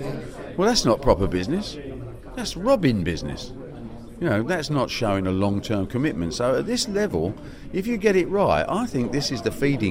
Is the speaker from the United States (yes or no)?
no; London, United Kingdom; You know, I'm from the East End of London.